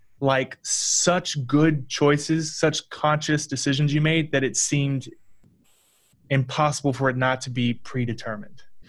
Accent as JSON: {"language": "English", "town": "Houston", "region": "Texas", "country": "United States", "tie": "born or raised there", "said": "Yeah, I grew up very religious. We grew up Pentecostal in Houston."}